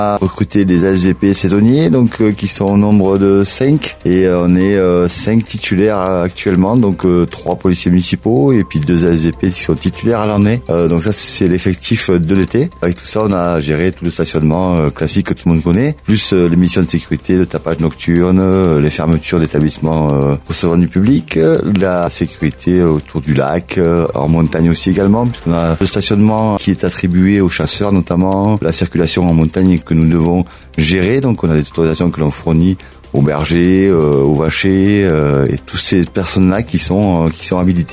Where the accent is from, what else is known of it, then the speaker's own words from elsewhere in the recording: South, France; j'ai 49 ans, j'ai 2 enfants en fac, je viens du sud, avec mon accent je pense que tout le monde a compris